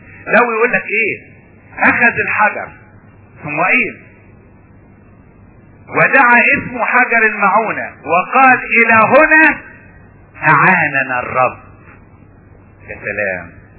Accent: Egypt; عندنا في مصر يشنقوه

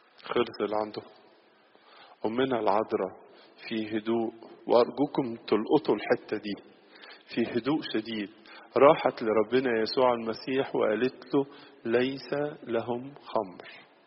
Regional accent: Egypt; زي ما كلنا نعرفها طبعا كمصريين وكأباط

